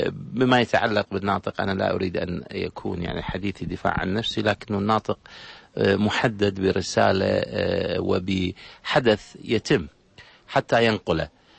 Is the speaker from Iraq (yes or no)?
yes; Iraq; الحقيقة هو جزء من المشكلة اللي عندنا في العراق